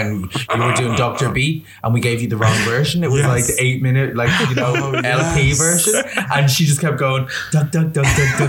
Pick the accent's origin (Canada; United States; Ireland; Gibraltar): Ireland; Dublin, Leinster; And I said, I'm from Dublin. Really fab place.